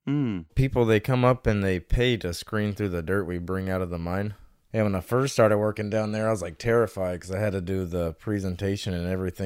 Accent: Mississippi, United States; And so it was pretty good growing up in Mississippi.

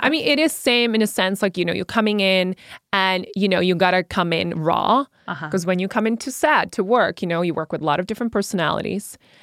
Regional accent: Czechia; You know, I was a girl from the Czech Republic, from a small town. I was not royalty.

